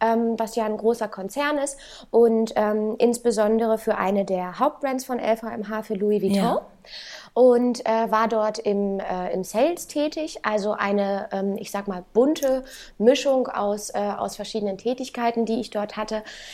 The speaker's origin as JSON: {"language": "German", "town": "Hanover", "region": "Lower Saxony", "country": "Germany", "tie": "born there", "also_born_or_lived": "Stuttgart", "said": "Ich bin gebürtig aus Hannover. Dort leben wir jetzt auch aktuell wieder. Seit Leons Geburt eigentlich. Wir sind wenige Wochen vor der Geburt umgezogen. Also seit Februar 2020."}